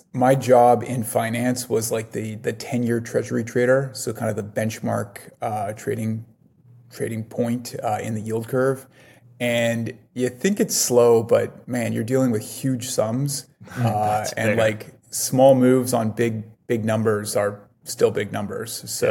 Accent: Canada; moved away as an adult; also born or lived in United States; So I'm a Canadian that studied computer science in the States.

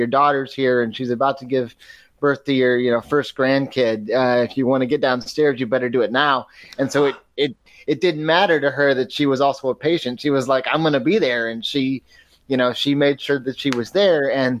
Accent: Michigan, United States; I was raised in the Midwest in the suburbs of Detroit

